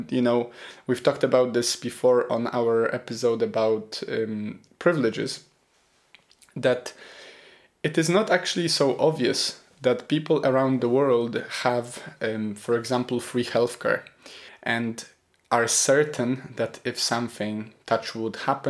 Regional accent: Poland; I come from Poland, where there is also public health support.

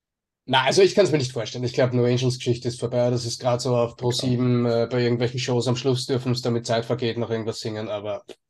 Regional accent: Austria; also bei uns in Österreich zumindest.

